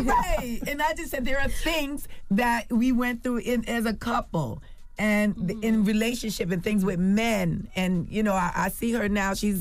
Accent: Jamaica; Cause my father died at an early age, so I got raised by the street basically, and I'm West Indian, I'm Jamaican.

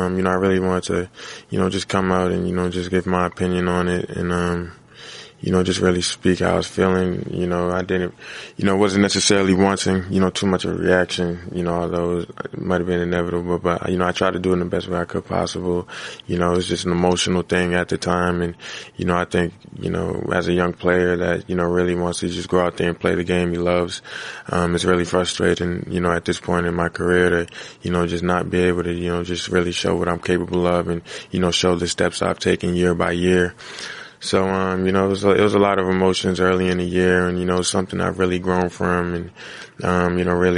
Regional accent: Boston, Massachusetts, United States; You know, we're both from Boston, and, you know, that's definitely a, you know, connection that, you know, goes a long way.

